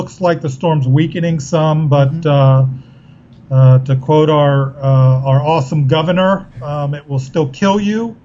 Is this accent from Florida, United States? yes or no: yes; Miami, Florida, United States; I'm originally from the Miami area. So I've lived through a few of these hurricanes.